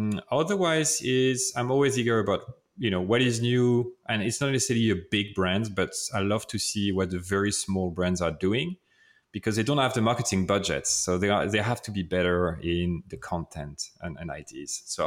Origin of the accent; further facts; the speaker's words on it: France; accent: French; English is a second language; And sorry, that's my French accent for those who can't hear it.